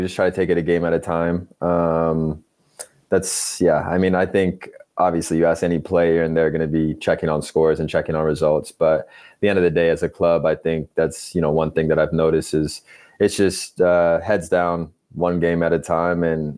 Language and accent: English; Seattle, Washington, United States; I grew up in Seattle, so I grew up hiking and doing a lot of stuff outdoors.